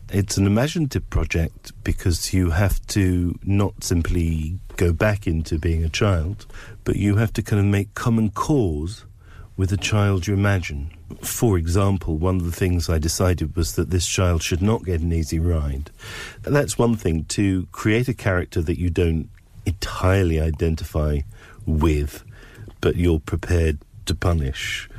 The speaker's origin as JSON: {"language": "English", "region": "England", "country": "United Kingdom", "said": "Not easily, because I'm English."}